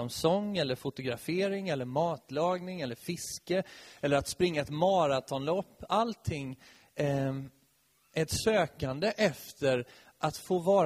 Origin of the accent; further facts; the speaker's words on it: Nässjö, Jönköping County, Sweden; Jag kommer från Nässjö i Småland, och ända sedan jag var liten så har jag varit igång och skapat olika saker.